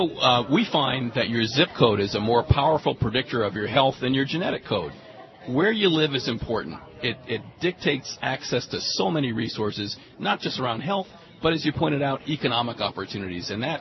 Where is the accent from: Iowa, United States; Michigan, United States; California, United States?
Michigan, United States; Detroit; Just to give you an example, my hometown of Detroit currently doesn't have a single major grocery store or supermarket within the city limits.